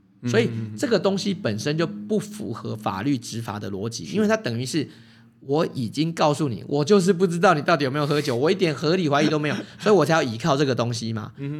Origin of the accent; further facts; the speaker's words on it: Taiwan; 而且我们台湾人真的很善良